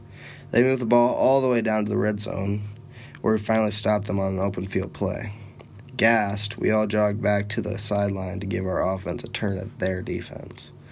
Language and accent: English; Cedar Falls, Iowa, United States; hearing the screams and cheers of my hometown. For me, a kid from Cedar Falls, football was everything.